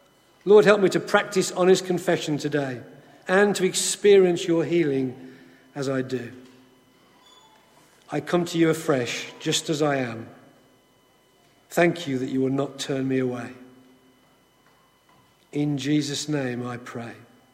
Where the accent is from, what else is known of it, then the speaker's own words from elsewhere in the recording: England, United Kingdom; I've joked about us being English and British, and some of you are not, and you may wonder what I mean, but we're so reserved sometimes, and we're so correct and so polite.